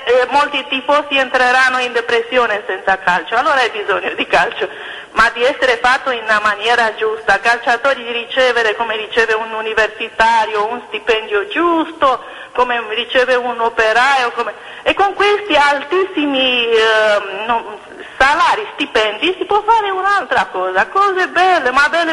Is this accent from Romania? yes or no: yes; Romania; Italian is a second language; now in Florence, Italy; No, sono romena italiana.